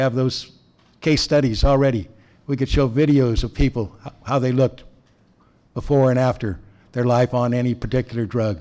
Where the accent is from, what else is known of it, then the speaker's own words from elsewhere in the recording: California, United States; While I'm a Californian, I've lived for the last 30 year or so years between Marin, Sonoma, and Mendocino County.